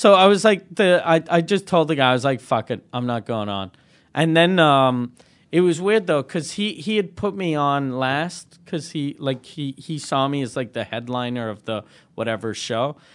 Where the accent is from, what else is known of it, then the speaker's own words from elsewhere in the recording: Canada; I'm from Canada.